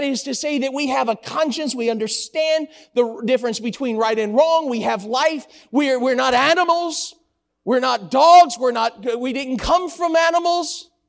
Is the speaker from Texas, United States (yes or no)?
no; Florida, United States; Usually, I'm from South Florida, and so we usually go somewhere on the west side of the state